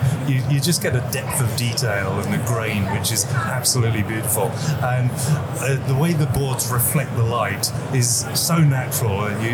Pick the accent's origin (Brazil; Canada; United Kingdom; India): United Kingdom; now in Boston, United States; Despite that accent, I'm actually from Boston, originally from the UK a long time ago.